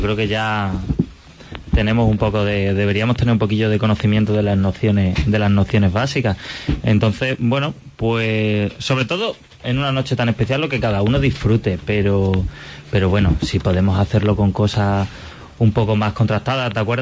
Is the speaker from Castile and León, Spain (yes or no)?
yes; Castile and León, Spain; born there; Mencía, que es una uva leonesa donde yo nací